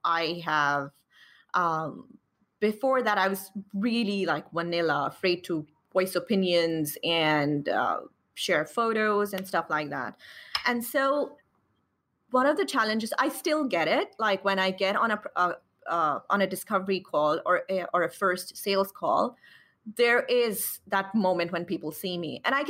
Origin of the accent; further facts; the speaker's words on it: Pakistan; I am a Pakistani Muslim hijabi freelance copywriter.